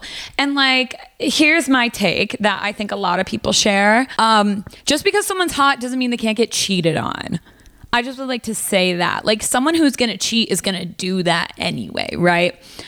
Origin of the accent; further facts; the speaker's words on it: Michigan, United States; now in New York, United States; I grew up in Michigan, so I feel like I've served my time dealing with the cold